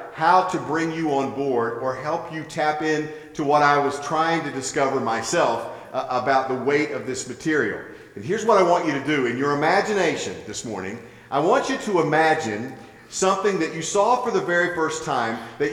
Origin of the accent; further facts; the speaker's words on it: West Virginia, United States; growing up in West Virginia, we had mountains. It's called the Mountain State.